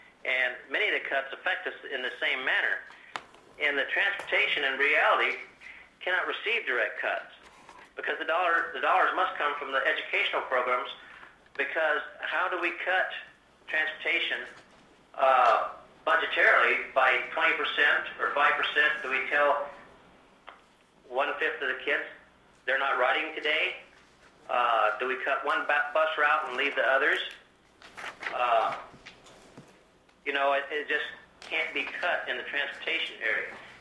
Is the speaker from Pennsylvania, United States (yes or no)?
no; Dillingham, Alaska, United States; from Dillingham.